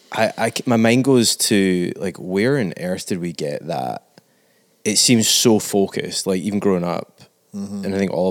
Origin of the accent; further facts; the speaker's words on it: Scotland, United Kingdom